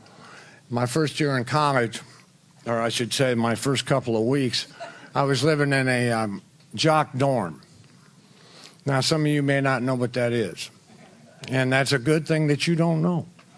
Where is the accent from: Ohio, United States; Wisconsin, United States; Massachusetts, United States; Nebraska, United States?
Ohio, United States; Troy; Anyway, I grew up in Troy, Ohio. It's a little town, about 12,000 people.